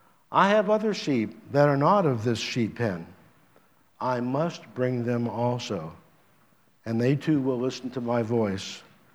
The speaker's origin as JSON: {"language": "English", "region": "Midwest", "country": "United States", "said": "I'm from the Midwest, and I used to travel around farm country quite a bit."}